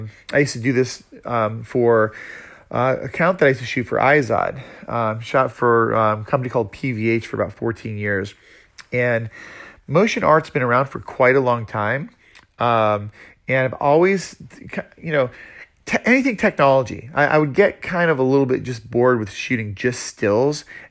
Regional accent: Florida, United States; also born or lived in Massachusetts; I was born in Massachusetts, mostly grew up in Florida, and discovered photography when I was 13.

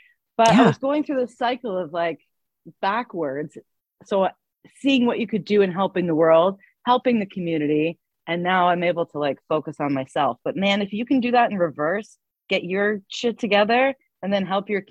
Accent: Prince Edward County, Ontario, Canada; Novel Idea here in Kingston, Books on Main in Bath, and Books & Company in Prince Edward County, my hometown as well.

